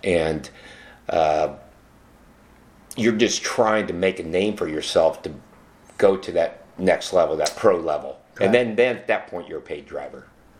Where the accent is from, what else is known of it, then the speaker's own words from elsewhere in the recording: Indianapolis, Indiana, United States; Well, it's not fair because I grew up in Indianapolis, right?